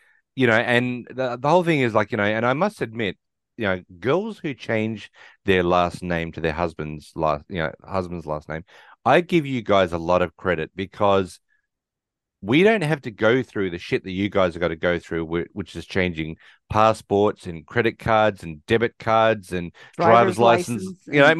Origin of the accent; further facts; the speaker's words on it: Australia; also born or lived in United States; I'm here now in Australia, back in my home country, doing one job.